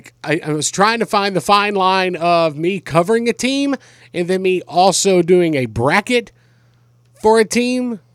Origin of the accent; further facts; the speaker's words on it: Alabama, United States; Like I get it because I'm from Alabama, and my two bros went to Auburn.